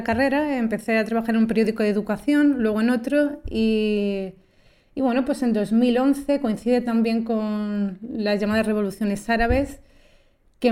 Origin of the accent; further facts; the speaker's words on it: Orgaz, Castilla-La Mancha, Spain; Yo me crié en Toledo, en Orgaz, en un pueblo de Toledo.